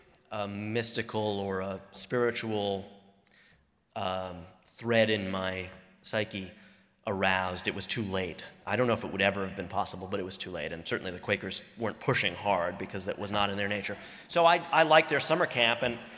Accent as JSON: {"language": "English", "region": "New York", "country": "United States", "tie": "born or raised there", "said": "You have to know that growing up in New York, and any of you who are from New York will know immediately what I'm talking about"}